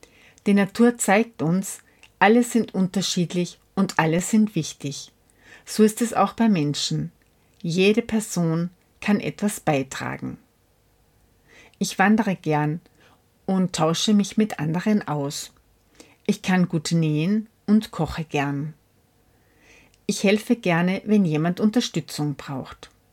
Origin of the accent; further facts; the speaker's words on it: Göfis, Vorarlberg, Austria; Ich komme aus Göfis und lebe seit über 20 Jahren in Altenstadt. Als Kind spielte ich oft draußen im Wald.